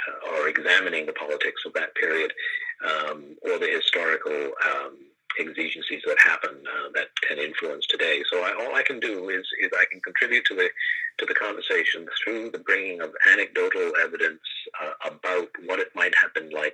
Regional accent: Hong Kong; moved away as an adult; now in Canada; I grew up in Hong Kong. I was born there, and I grew up until after high school, and then came to Canada to go to university, and have stayed in Canada ever since.

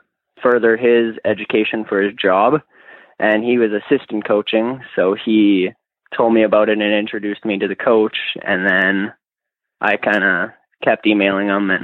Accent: Lethbridge, Alberta, Canada; Well, I'm originally from Lethbridge, so about 3 hours south of Olds.

